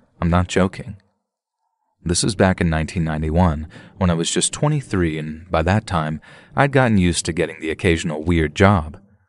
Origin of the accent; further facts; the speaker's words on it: Dublin, Leinster, Ireland; I used to work for a private security firm in my home city of Dublin.